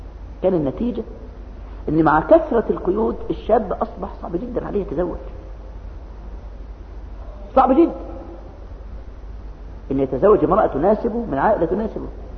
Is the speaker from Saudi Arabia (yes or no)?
no; Egypt; عندنا في مصر نشأ الزواج العرف،